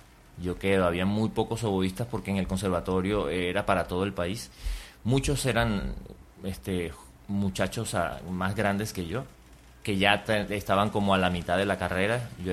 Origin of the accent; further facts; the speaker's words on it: Ciudad Bolívar, Bolívar, Venezuela; also born or lived in Caracas; yo nací en Caracas, la capital. Mis padres se mudaron a Ciudad Bolívar, una ciudad al sur de Venezuela.